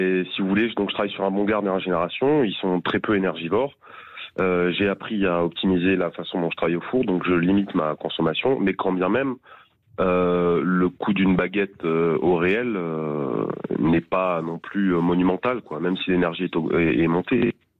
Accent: Perpignan, Occitanie, France; Donc, j'ai quitté Perpignan pour aller à Montpellier à l'université.

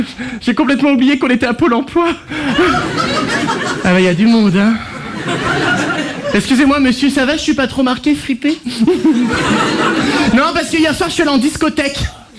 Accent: Hauts-de-France, France; vous savez que chez moi dans le Nord, c'est une tradition, hein.

